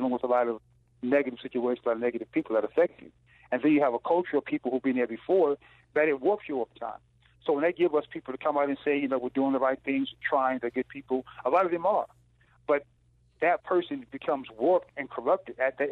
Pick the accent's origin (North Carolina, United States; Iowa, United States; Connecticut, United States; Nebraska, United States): North Carolina, United States; The one thing I noticed is that I'm from North Carolina